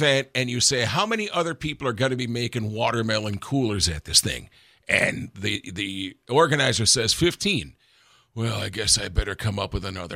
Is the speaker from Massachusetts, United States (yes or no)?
no; Torrington, Connecticut, United States; Well, there's a lot of trash being talked in my hometown this morning there, Lou.